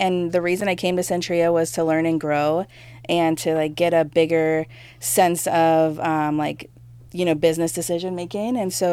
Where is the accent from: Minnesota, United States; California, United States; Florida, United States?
California, United States; Santa Maria; also born or lived in Long Beach / Singapore; now in Phoenix, United States; Santa Maria.